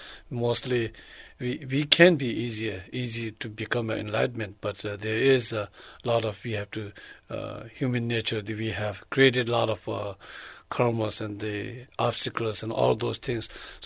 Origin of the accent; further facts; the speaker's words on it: Bhutan; English is a second language; So, but I'm coming from the Bhutan as a Drukpa Kagyu lineage.